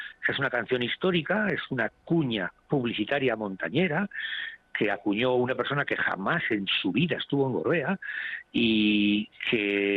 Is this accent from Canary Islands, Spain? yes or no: no; Basque Country, Spain; Así, como que somos vascos.